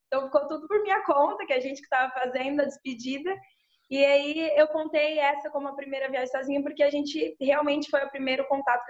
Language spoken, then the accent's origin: Portuguese; Bahia, Brazil; porque nós somos da Bahia, minha família é da Bahia.